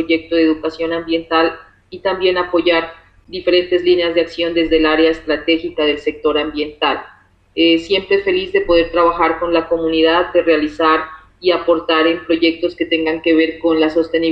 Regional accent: Pasto, Nariño, Colombia; Soy pastusa, médica veterinaria de profesión

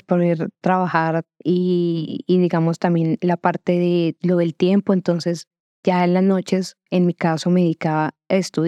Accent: Pacho, Cundinamarca, Colombia; Ah, yo soy de Pacho, Cundinamarca. Nací.

